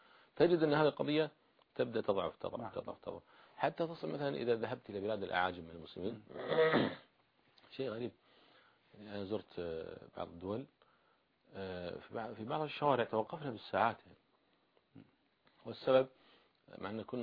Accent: Saudi Arabia; وحصلت مرة عندنا في السعودية،

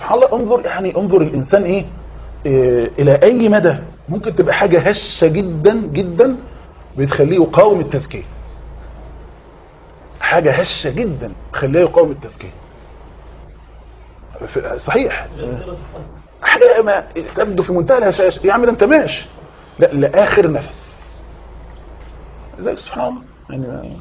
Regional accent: Egypt

